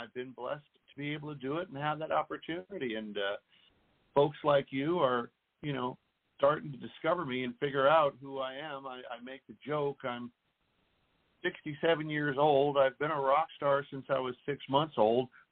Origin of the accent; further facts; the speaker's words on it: California, United States; Well, I'm a native Californian. I was born in San Francisco and raised just south of San Francisco on the peninsula.